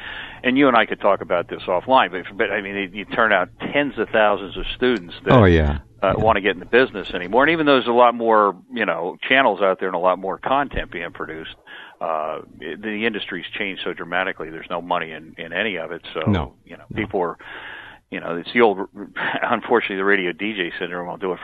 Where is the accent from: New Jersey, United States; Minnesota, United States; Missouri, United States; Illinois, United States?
New Jersey, United States; I grew up here in New Jersey and went to Eastern New Mexico University.